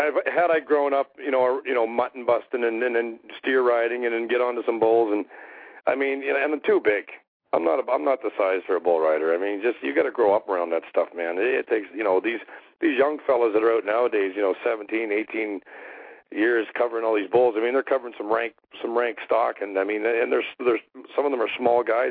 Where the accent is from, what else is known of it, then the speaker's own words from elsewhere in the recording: Canada; even in my country now of Canada, my home country